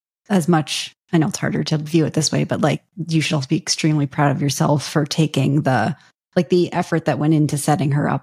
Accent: Canada; We're Canadian.

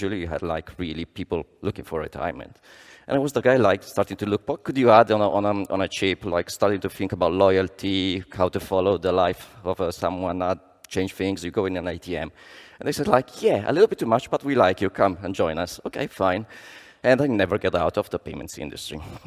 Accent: England, United Kingdom; born there; also born or lived in Italy; I was born in England … My parents were Italian

